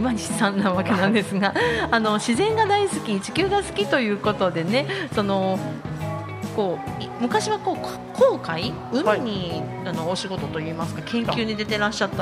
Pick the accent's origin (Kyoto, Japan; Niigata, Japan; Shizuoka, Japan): Kyoto, Japan; Maizuru; 私も舞鶴で生まれて、で一時に離れてまた舞鶴に戻ってきたんですけど、